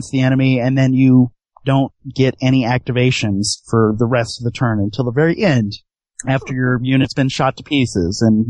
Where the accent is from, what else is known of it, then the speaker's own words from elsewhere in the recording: West Coast, United States; For me, I grew up on the West Coast